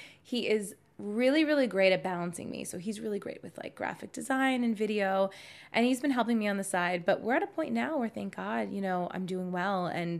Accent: New York, United States; I love New York. So I've had a love-hate relationship with it. I'm from there. So I'm born and raised in New York

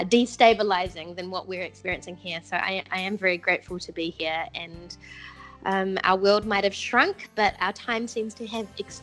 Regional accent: New Zealand; born there; I was born in New Zealand. My parents came over to New Zealand to study university in the 70s, and they actually met each other over here in Christchurch.

